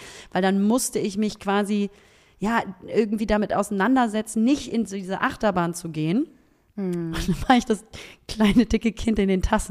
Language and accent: German; Hamburg, Germany; Wir sind ganz oft in Heidepark gefahren als Hamburger.